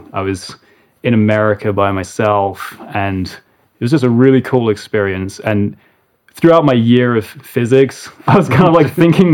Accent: England, United Kingdom; moved away as an adult; I grew up in England and I lived there until I was 19.

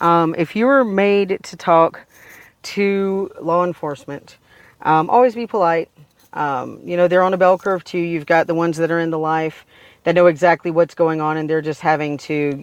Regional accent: the South, United States; It's story time with … because I'm from the South and I like telling stories.

